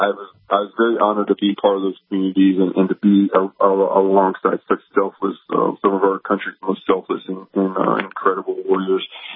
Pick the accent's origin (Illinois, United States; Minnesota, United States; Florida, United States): Florida, United States; now in Georgia; Yes, sir. I'm from Florida. I live in Georgia at the time, but I grew up in Florida.